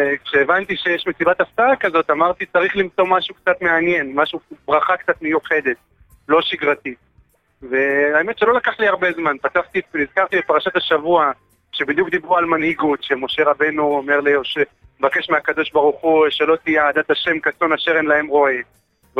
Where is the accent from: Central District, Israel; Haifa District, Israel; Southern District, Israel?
Southern District, Israel; Zimrat; אני במקור ממושב זמרת. אגב, אבא שלי הוא רב המושב, אנחנו... משפחה ברוכת ילדים, אני נשוי בעצמי וגר במושב